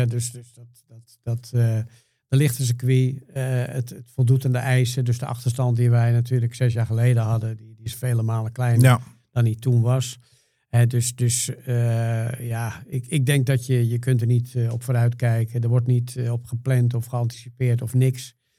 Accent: Netherlands; We zijn Nederlanders, hè?

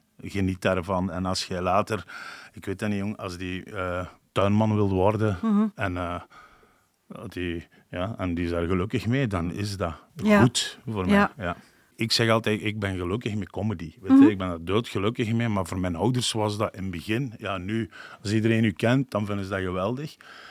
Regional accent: Flanders, Belgium; Ik en de mama, we zijn Limburger. Dus met ons praten ze wat meer Limburgs.

